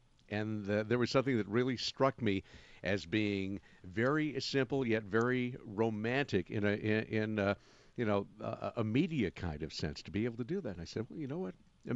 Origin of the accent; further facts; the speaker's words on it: New York, United States; growing up near New York City and going to NBC to watch TV tapings all the time